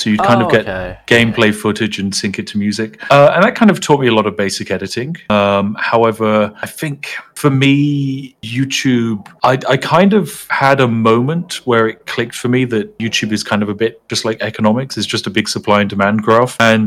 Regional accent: United Kingdom; definitely not the first person to kind of have a brand around being either eccentrically British or being British and playing video games.

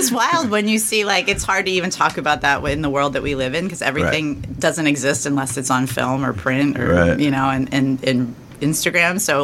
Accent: Punxsutawney, Pennsylvania, United States; I grew up in Western Pennsylvania in Punxsutawney, Pennsylvania.

